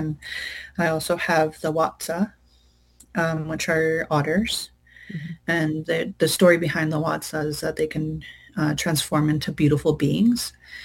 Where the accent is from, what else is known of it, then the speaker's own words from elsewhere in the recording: Hartley Bay, British Columbia, Canada; also born or lived in Kitimat, Canada; that I'm from Tashku Aragitluch Madam, which is colonially known as Hartley Bay, but also known as Skitgat. I'm also from Kitimat, which is Haisla territory, and I've been adopted into the Helsic Nation. I said that my clan is Killawell